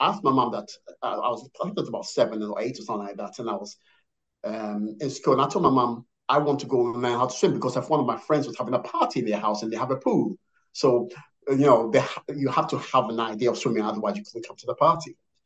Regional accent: Ghana; I'm originally from Ghana

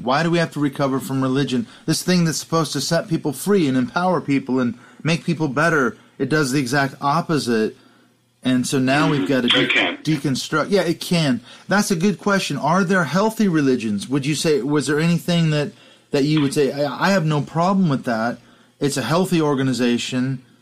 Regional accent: Canada; as a Canadian

